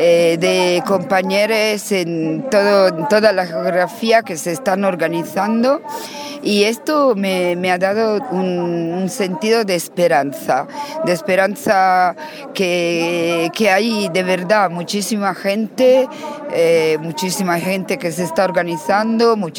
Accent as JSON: {"language": "Spanish", "country": "Italy", "said": "Yo soy de Italia, ¿no? Puede ser que no lo he dicho."}